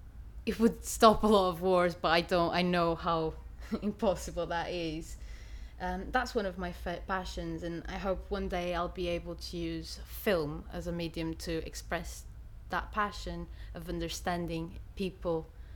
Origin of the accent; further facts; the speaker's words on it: Porto, Norte, Portugal; I'm from Porto. It's a beautiful city, both by the sea and the river. It's a very nostalgic city